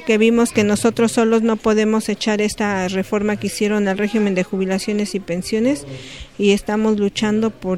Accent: Mexico City, Mexico

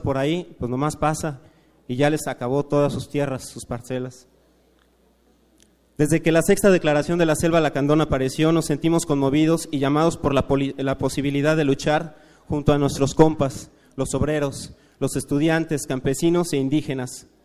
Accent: Mexico; moved away as an adult; Mi esposa y yo salimos de México por trabajo, como muchos y muchas hermanas, buscando otras oportunidades.

